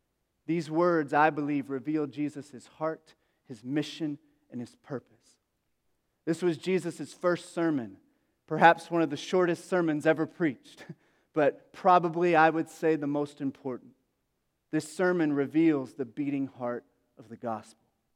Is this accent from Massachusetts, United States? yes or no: no; Paintlick, Kentucky, United States; I would call Paintlick, Kentucky, my hometown. And so sometimes I go back to the place where I came from, even though I haven't been for quite some time.